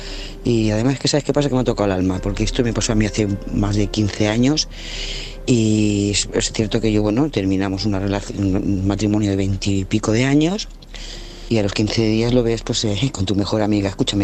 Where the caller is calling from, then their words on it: Lloret de Mar, Catalonia, Spain; de Lloret de Mar.